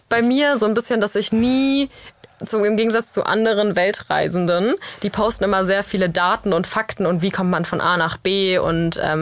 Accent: Baden-Württemberg, Germany; So bis zwischen Tübingen, Bodensee.

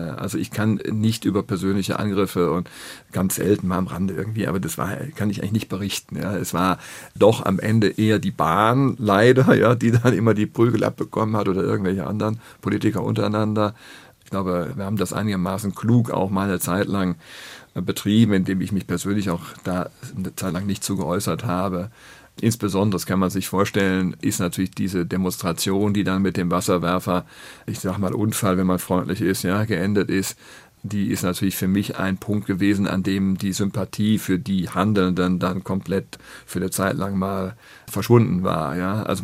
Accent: Düsseldorf, North Rhine-Westphalia, Germany; wir bauen zurzeit in Düsseldorf, also in meiner Heimatstadt, an einer sehr wichtigen Stelle.

